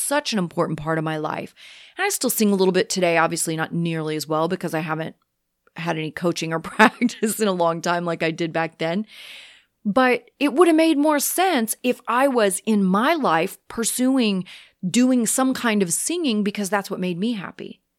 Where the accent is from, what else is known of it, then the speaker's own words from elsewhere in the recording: Kansas, United States; because I'm from Kansas that is totally flat. There are no canyons to hike.